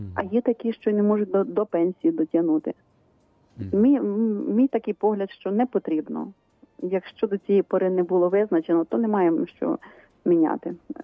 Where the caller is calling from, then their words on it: Khmelnytskyi Oblast, Ukraine; Слава навіки Богу … парафія Святого Миколая, Дунаєвеччина.